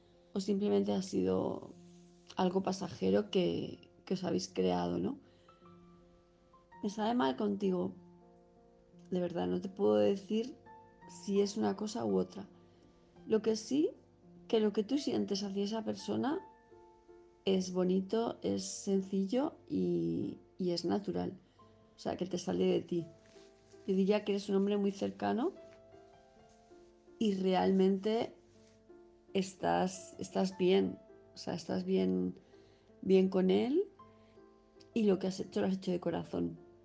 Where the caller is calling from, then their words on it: Palma de Mallorca, Balearic Islands, Spain; de Palma de Mallorca